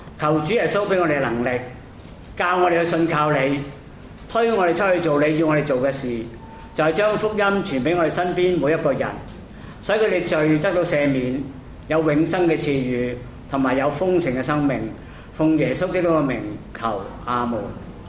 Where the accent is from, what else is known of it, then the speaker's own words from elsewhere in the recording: China; 不過我們中國人有一句說話是什麼？失敗是成功之母嘛